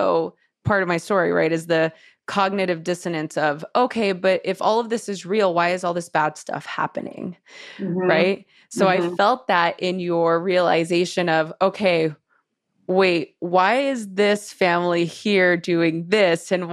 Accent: Los Angeles, California, United States; growing up in East LA during the LA riots in this very much immigrant family neighborhood hub in East

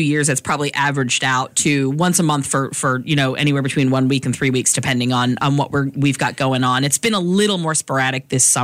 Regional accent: Gainesville, Florida, United States; But I grew up in Gainesville, Florida, and I lived through both Bundy and Danny Rowling.

